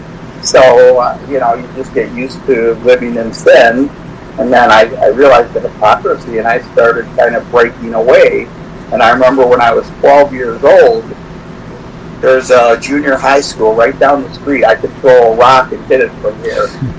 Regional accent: Chicago, Illinois, United States; born there; I was born in Chicago, Illinois, at St. Joseph's Hospital in 1968.

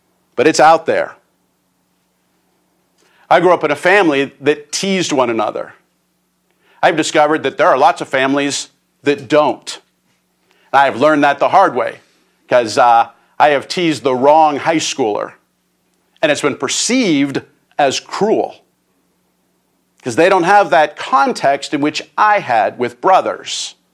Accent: Pittsburgh, Pennsylvania, United States; I'm from Pittsburgh.

